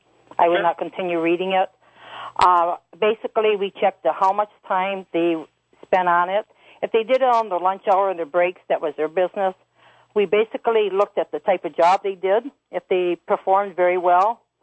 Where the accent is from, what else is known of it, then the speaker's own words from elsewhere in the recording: Michigan, United States; I'm from Michigan, so I don't know.